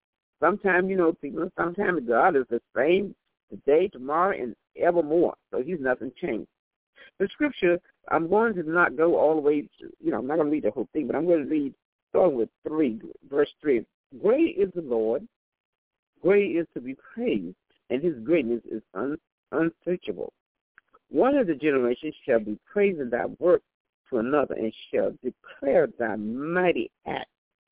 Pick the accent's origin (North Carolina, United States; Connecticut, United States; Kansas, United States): North Carolina, United States; when I was raised in North Carolina with my grandmother, we had to go to church.